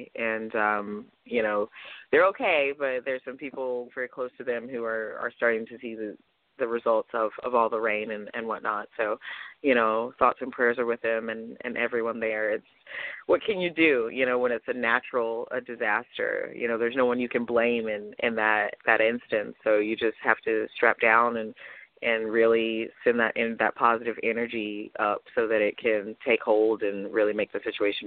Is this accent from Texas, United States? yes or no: yes; Houston, Texas, United States; I am from Houston originally, and I actually still have family in Texas